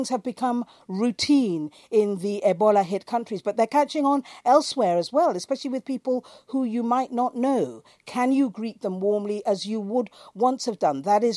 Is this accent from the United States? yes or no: no; Ghana; You know, I come from Ghana, so I'm afraid people are going to try and hug me and give me big hugs and kisses.